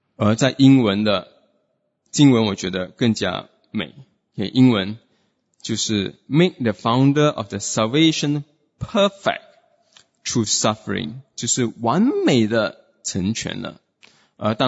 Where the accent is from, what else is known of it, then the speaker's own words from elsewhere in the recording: Singapore; 还是我们新加坡人很喜欢用的 this is my bro，